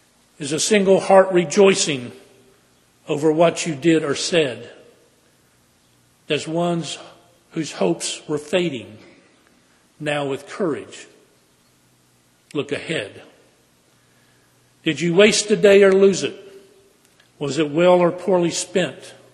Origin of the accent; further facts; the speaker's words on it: Texas, United States; I remember a woman who was in my home church when I was growing up in Texas.